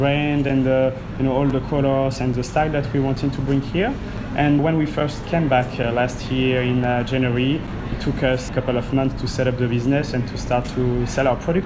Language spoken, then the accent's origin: English; Bourgogne-Franche-Comté, France; now in Australia; And as we are from Burgundy, we didn't want to miss the vineyard when we first arrived.